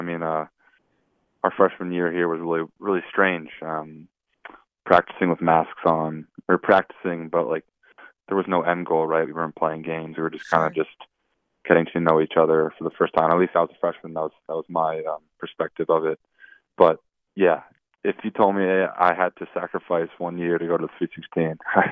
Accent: New Jersey, United States; I'm from New Jersey. I live about 45 minutes north of campus

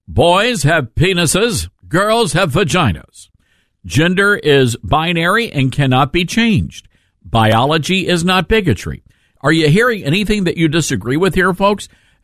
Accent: Germantown, Tennessee, United States; Yesterday, I told you about a situation in my hometown, Germantown, Tennessee.

